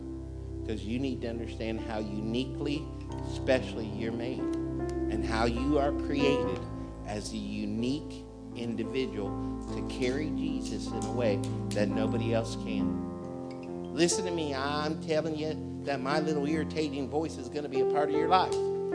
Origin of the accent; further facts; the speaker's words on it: Ohio, United States; I said, man, I'm from the greatest area ever in the state of Ohio.